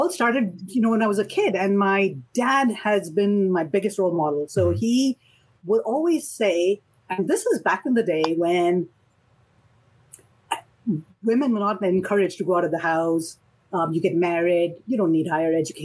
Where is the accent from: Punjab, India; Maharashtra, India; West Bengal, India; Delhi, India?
West Bengal, India; Kolkata; I grew up in Calcutta